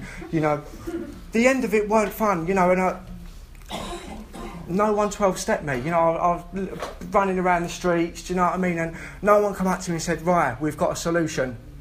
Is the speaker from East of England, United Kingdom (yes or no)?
no; London, United Kingdom; I'm from London originally, some of you might have guessed by the accent